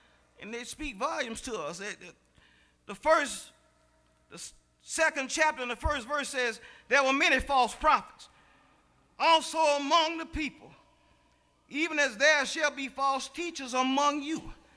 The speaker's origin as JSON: {"language": "English", "town": "Woodside", "country": "United States", "tie": "born or raised there", "said": "I thought I used to have a bad address growing up in Woodside."}